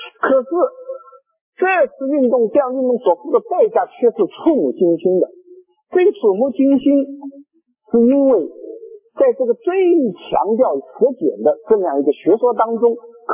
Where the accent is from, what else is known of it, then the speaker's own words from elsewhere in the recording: China; 因为我们都是来自于国内许多两岸三地的中国人。